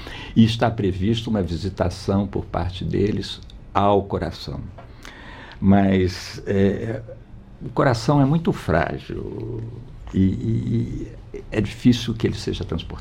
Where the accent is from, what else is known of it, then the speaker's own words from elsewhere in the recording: Brazil; como nós brasileiros estamos tendo de ver o coração